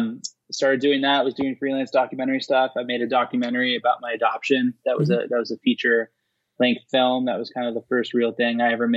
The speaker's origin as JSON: {"language": "English", "town": "Santa Barbara", "region": "California", "country": "United States", "tie": "born or raised there", "said": "And I grew up in Santa Barbara, California, just up the coast."}